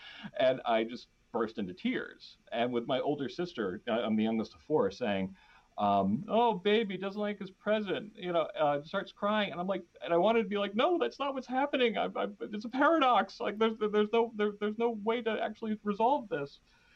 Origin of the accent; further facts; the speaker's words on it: Danbury, Connecticut, United States; So, and we grew up in Danbury, Connecticut, which is like in the burbs of New York City